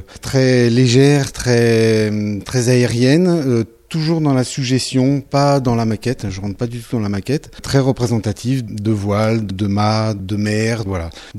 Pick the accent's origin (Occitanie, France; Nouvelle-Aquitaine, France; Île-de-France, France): Île-de-France, France; Paris; quand on est parisien, on est un petit peu de partout et de nulle part.